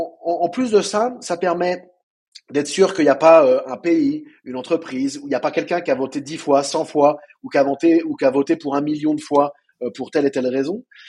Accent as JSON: {"language": "French", "country": "France", "moved": "yes", "said": "en tant que Français. Bon, ça fait 18 ans que je ne vis plus en France"}